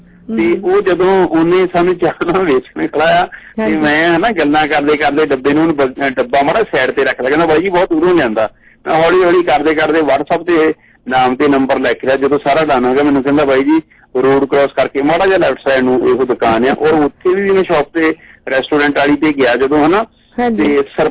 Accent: Punjab, India; ਕਿਉਂਕਿ ਮੈਂ ਪੰਜਾਬ ਤੋਂ ਆਵਾਂ

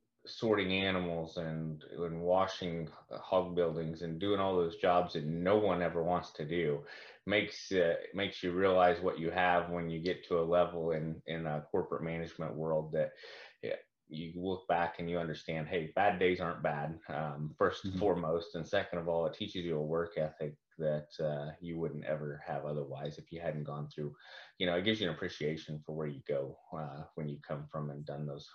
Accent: United States; it was just something that I've always been very, very proud of, being an American.

